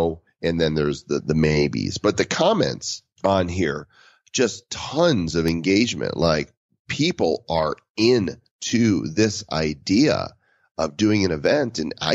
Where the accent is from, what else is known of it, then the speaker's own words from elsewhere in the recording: Denver, Colorado, United States; I think it would probably happen in my hometown in Denver, in the center of the United States